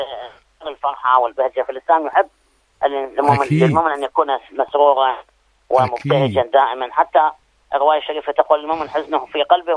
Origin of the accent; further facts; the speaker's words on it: Iraq; عندنا بالعراق